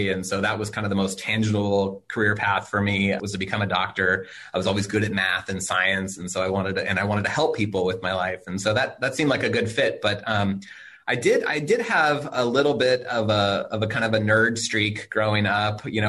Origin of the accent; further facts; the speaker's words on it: Paso Robles, California, United States; I spent the rest of my growing up years here on the Central Coast, growing up in Paso with lots of animals and lots of hard work.